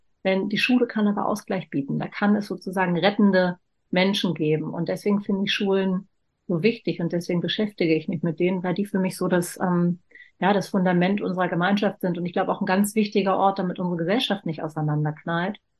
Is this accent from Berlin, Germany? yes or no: yes; Berlin, Germany; born there; Ich bin in West-Berlin geboren. Meine Mutter kam aber aus dem Osten.